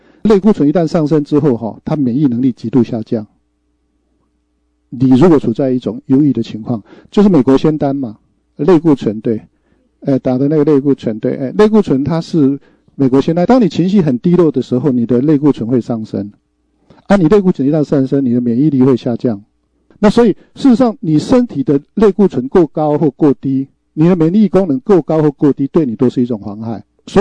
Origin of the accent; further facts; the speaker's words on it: China; 我们中国人在讲说